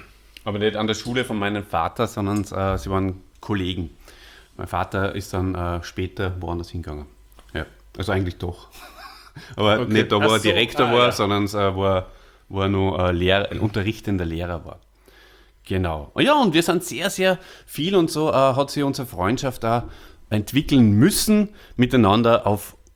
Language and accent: German; Salzburg, Austria; Ein waschechter Stierwascher, wie wir Salzburger ja bezeichnet werden.